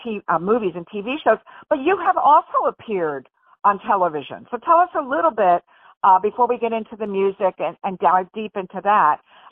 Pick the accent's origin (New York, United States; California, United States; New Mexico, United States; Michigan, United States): California, United States; San Diego; I'm from San Diego and the West Coast and now here.